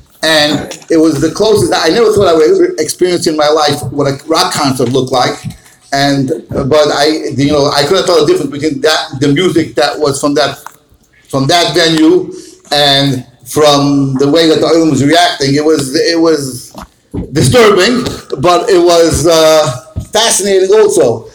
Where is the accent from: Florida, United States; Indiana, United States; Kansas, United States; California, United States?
Indiana, United States; Muncie; I am from Muncie.